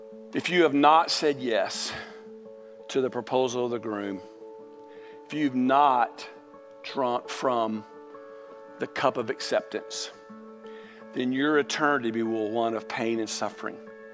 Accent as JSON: {"language": "English", "town": "Mobile", "region": "Alabama", "country": "United States", "tie": "born or raised there", "said": "I grew up in Mobile, and I don't like Mardi Gras"}